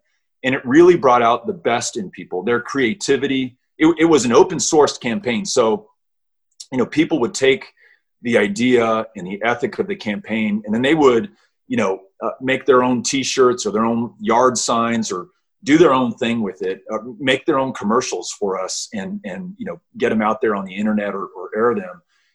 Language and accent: English; El Paso, Texas, United States; though I was a member of Congress representing my hometown of El Paso